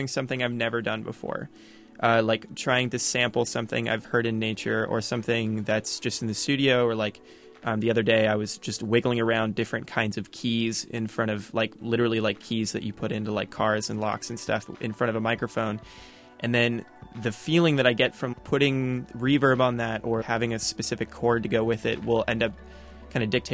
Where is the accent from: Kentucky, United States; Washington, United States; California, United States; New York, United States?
Washington, United States; Spokane; I grew up in Spokane, but Seattle was obviously my backyard, the Olympic National Park, Cascades